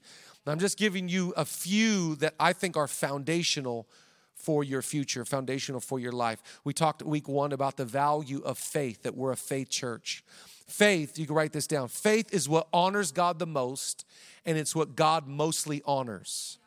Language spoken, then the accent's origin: English; Oak Harbor, Washington, United States; now in Boston, United States; we're from your hometown. We're from Oak Harbor, Washington.